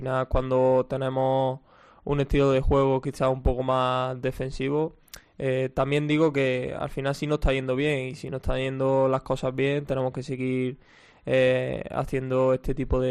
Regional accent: Spain; Y aparte estoy en mi país, en España, y entonces entiendo mejor los estilos de juego.

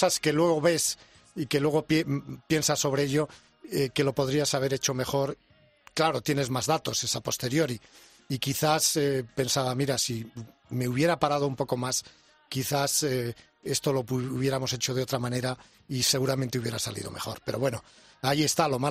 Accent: Vigo, Galicia, Spain; born there

